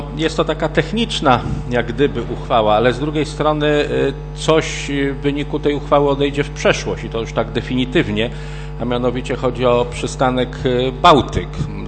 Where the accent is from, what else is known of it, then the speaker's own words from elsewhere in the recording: Poznań, Greater Poland Voivodeship, Poland; Ja rozumiem, że my poznaniacy mamy no, takie podejście bardziej konkretne.